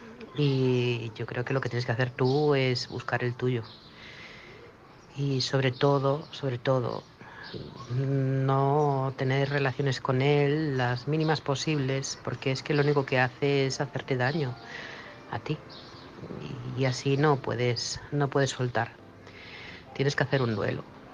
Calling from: Manresa, Catalonia, Spain; corresponsal de Manresa, Barcelona.

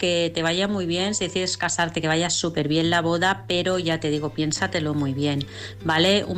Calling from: Vilassar, Catalonia, Spain; de Vilassar.

